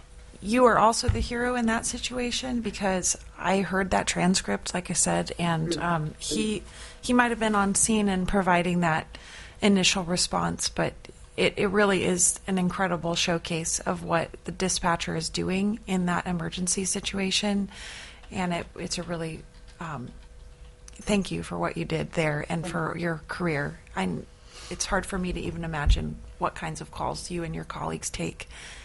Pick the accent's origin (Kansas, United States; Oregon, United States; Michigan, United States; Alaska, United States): Alaska, United States; Anchorage; I grew up in Anchorage, and I'm really familiar with that specific mauling incident.